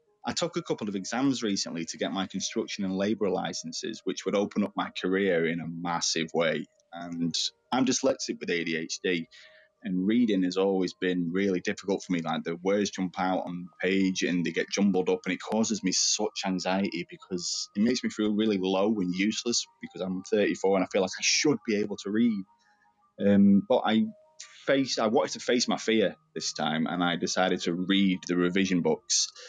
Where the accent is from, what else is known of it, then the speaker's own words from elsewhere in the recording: Manchester, North West England, United Kingdom; I'm from Manchester in England.